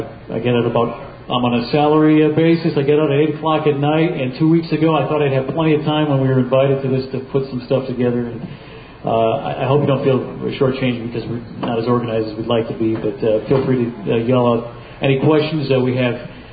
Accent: Maine, United States; I'm from Maine. I live in the Bar Harbor area of Maine

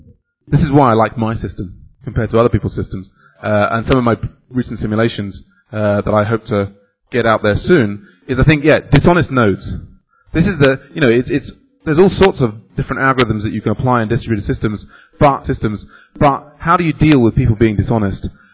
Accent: United Kingdom; I'm British.

